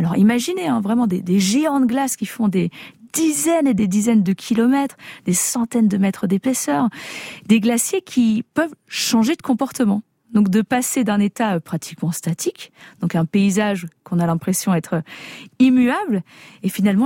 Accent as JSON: {"language": "French", "region": "Auvergne-Rhône-Alpes", "country": "France", "said": "Je viens d'un petit village de Haute-Savoie et là, on m'offrait finalement la possibilité d'aller un petit peu là où je le souhaitais."}